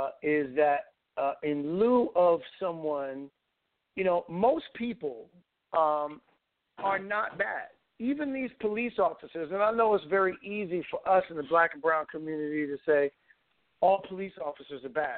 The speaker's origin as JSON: {"language": "English", "town": "Brooklyn", "region": "New York", "country": "United States", "tie": "born or raised there", "said": "I grew up in Bushwick, Brooklyn."}